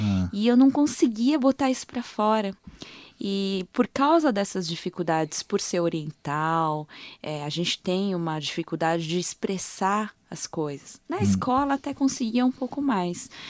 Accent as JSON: {"language": "Portuguese", "country": "Brazil", "said": "Eu sou brasileira, assim, do sangue, tá, gente?"}